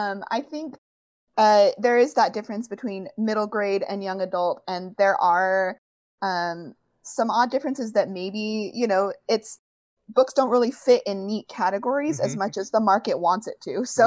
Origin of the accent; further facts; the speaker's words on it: Provo, Utah, United States; born there; also born or lived in Bay Area / D.C. / Las Vegas; now in Seattle, United States; I was born in Utah, born in Provo, went to BYU, got my master's degree at BYU.